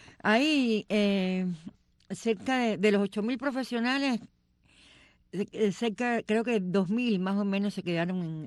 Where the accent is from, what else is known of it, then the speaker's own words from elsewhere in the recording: Cuba; yo desde mi lugar, humildemente como cubana